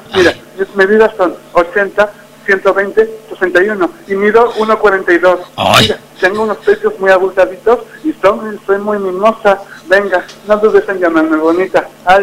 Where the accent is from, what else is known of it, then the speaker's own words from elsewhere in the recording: Ecuador; moved away; tengo a la familia que se ha quedado allá en mi país, en el Ecuador